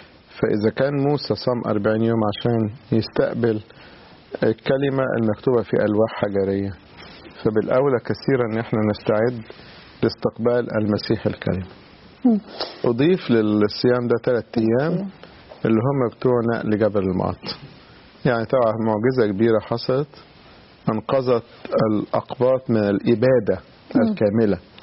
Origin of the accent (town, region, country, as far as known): Egypt